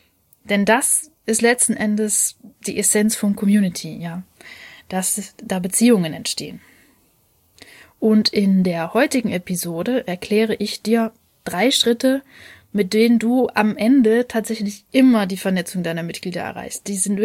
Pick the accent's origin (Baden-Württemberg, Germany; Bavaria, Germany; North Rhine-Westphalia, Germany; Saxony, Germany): Saxony, Germany; Leipzig; Ich als Leipzigerin darf trotzdem mitmachen.